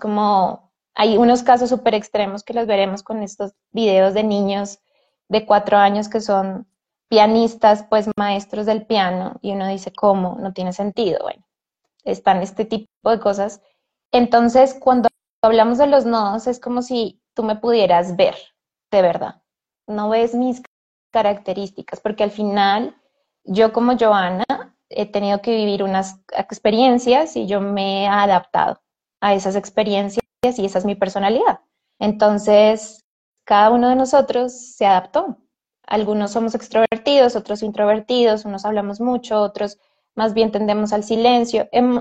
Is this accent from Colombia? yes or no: yes; Colombia; born there; que nací en Colombia, que tengo tal edad y que soy mujer